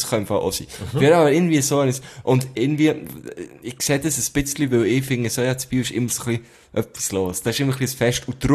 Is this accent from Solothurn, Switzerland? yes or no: no; Thun, Bern, Switzerland; now in Bern, Switzerland; ich liebe ja Thun auch, meine Heimatstadt, und Bern auch, meine jetzige Heimat eigentlich.